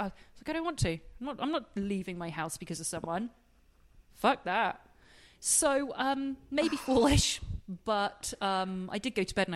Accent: England, United Kingdom; Four, I'm English.

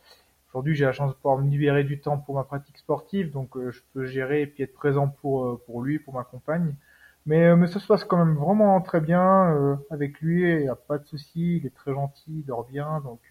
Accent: Auvergne-Rhône-Alpes, France; now in Haute-Savoie, France; j'ai 30 ans, je vis en Haute-Savoie, à côté du lac d'Annecy, sur une commune qui s'appelle Saint-Joriot. Je suis originaire de Savoie, juste un petit peu à côté.

